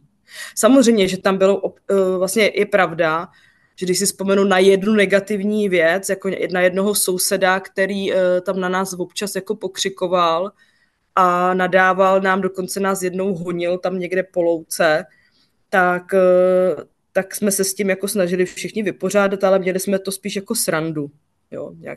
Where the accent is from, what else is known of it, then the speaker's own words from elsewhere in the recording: Pardubice, Pardubice Region, Czechia; Já jsem vlastně žila opravdu v lokalitě, v místě, kde to nebylo úplně jako přesně, jako jak by to vypadalo jako vyloučená lokalita